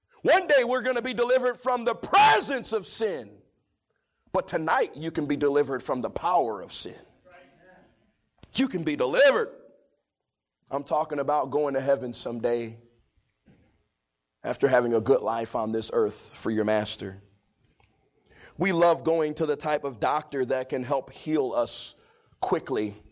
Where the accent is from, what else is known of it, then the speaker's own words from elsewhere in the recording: Chicago, Illinois, United States; Because I'm from Chicago and everything is flat. And everything's made out of concrete and bricks.